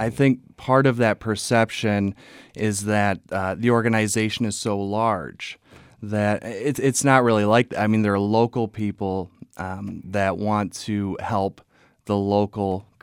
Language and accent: English; Grand Rapids, Michigan, United States; It's actually, it's a Grand Rapids area code. I'm from Grand Rapids originally.